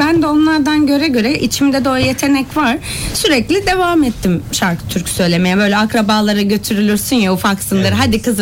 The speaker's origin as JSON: {"language": "Turkish", "region": "Denizli", "country": "Turkey", "tie": "born or raised there", "also_born_or_lived": "Kayseri", "said": "Yok, Kayseri'de doğdum. Ben 5 yaşındayken Denizli'ye taşındık."}